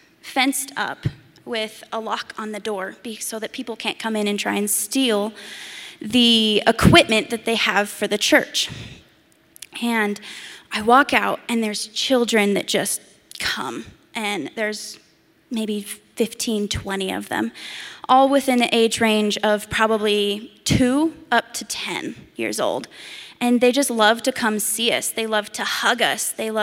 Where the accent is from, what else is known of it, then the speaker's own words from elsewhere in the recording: Laramie, Wyoming, United States; I am originally from Laramie, Wyoming.